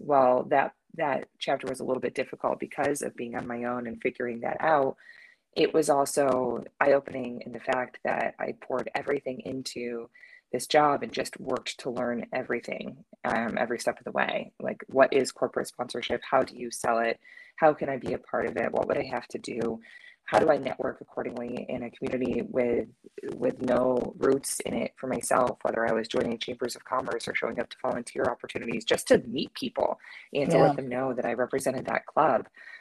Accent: New York, United States; I grew up near the Baseball Hall of Fame and would go every single year with my mom because I made her take me there.

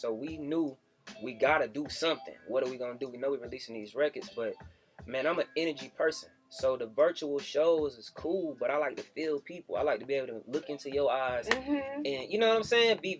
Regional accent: Columbia, South Carolina, United States; Now, I would say Columbia in my hometown, man. So, most artists that I know, it's so difficult for them to get their hometown to rock with them. And for whatever reason, my hometown has always rocked with me.

